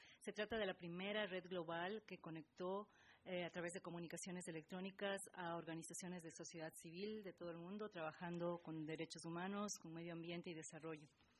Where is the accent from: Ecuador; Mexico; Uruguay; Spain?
Ecuador; soy ecuatoriana.